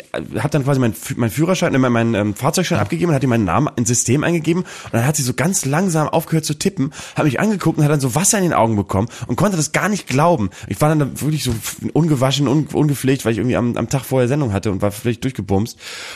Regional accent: Bremen, Germany; In Bremen, in meiner Heimatstadt.

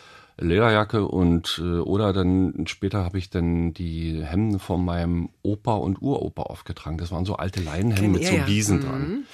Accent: Nauendorf, Germany; das war die LPG in meinem Heimatdorf in Nauendorf

